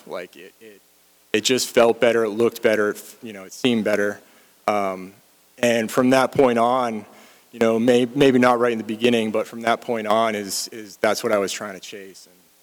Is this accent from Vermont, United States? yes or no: no; Massachusetts, United States; But I grew up in Massachusetts. I had a good upbringing, you could say.